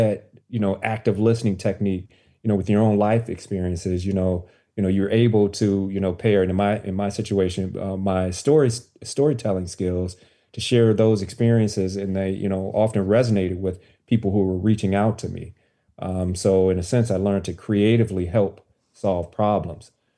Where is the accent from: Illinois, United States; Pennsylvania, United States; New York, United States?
Illinois, United States; Chicago; You know, but I'm from Chicago, and actually, I'm from Chicago, and this is essentially, you know, at the University of North Carolina.